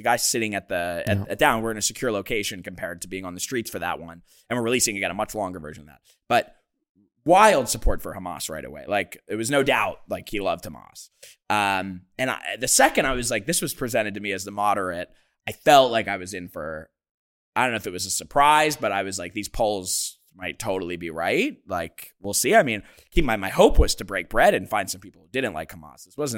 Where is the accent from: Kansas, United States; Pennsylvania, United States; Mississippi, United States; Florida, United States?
Pennsylvania, United States; Philadelphia; we're both from Philly